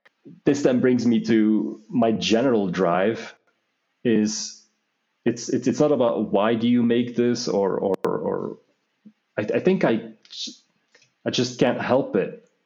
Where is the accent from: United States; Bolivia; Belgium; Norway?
Belgium; now in Austria; So I'm originally from Belgium. It's fairly flat there.